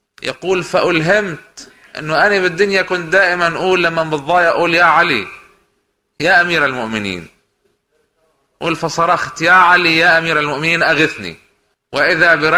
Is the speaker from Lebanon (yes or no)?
yes; Lebanon; وعندنا بلبنان ببعلبك صارت قصة من هالقبيل